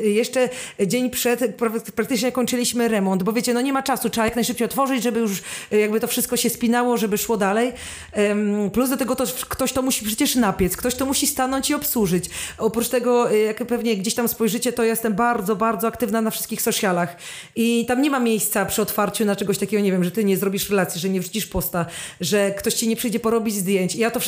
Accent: Szczecin, West Pomeranian Voivodeship, Poland; ja nigdy nie wyjechałam na miesiąc ze Szczecina, ja w ogóle jestem taką rodowitą szczecinianką, że najdłużej to mnie chyba tam nie było przez 3 tygodnie

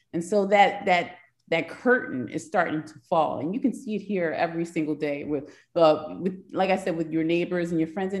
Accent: New York, United States; I grew up in New York during Bensonhurst and those other things that happened in New York during the 80s and 90s.

